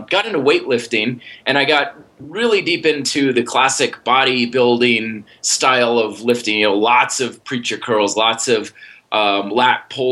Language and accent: English; Vermont, United States; I grew up in Vermont and never was much for like team sports.